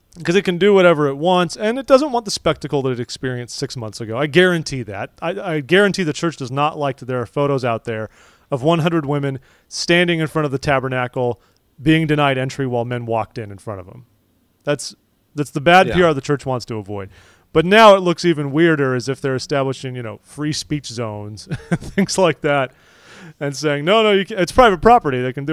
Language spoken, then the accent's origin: English; United Kingdom; It'll sound better coming from you. I'm just a British guy.